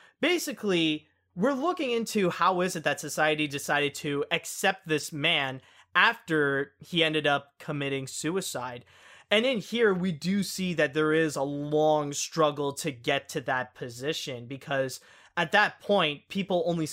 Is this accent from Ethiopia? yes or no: no; Canada; Sadly, as a Canadian, I guess I'm not going to see what Disney is going to do with it